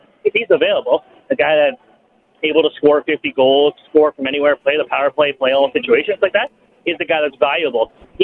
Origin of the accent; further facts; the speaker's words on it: Toronto, Ontario, Canada; I'm from Toronto. I'm from Toronto. It's not this hot ever.